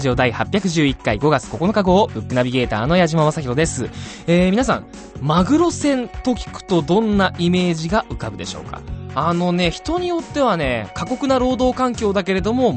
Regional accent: Saitama, Japan; 僕なんかはですね、埼玉県生まれの内陸育ちなのでね、海の男が周りにいなかったのですごい新鮮でした。

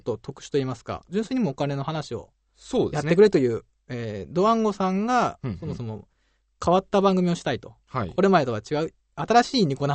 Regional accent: Hyogo, Japan; 僕、兵庫県の出身なんですけども

